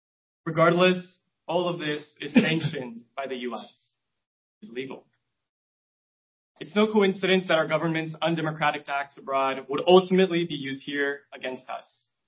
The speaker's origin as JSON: {"language": "English", "town": "Houston", "region": "Texas", "country": "United States", "also_born_or_lived": "Baytown", "said": "I'm a Houstonian from East Houston and Baytown."}